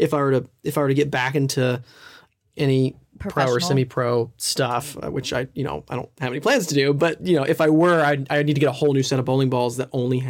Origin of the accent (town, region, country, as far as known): Nashville, Tennessee, United States